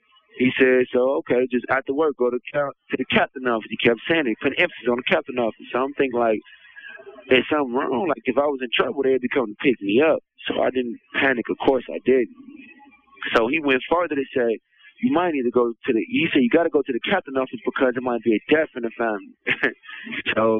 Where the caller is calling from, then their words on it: Indiana, United States; I'm calling from Indiana DOC, IYC.